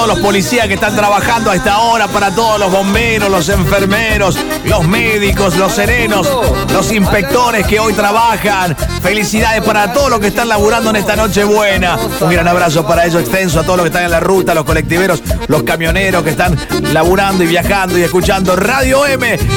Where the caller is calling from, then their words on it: Alto Verde, Santa Fe, Argentina; de Alto Verde.